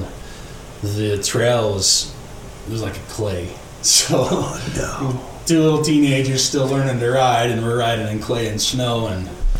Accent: Logan, Utah, United States; now in Heber, United States; Okay. Well … I grew up in Logan area, Utah. Just living here in Heber. Been here for about 3 years now.

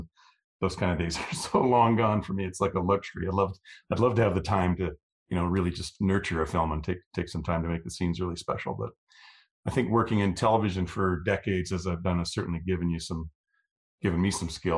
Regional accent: Canada; I'm Canadian

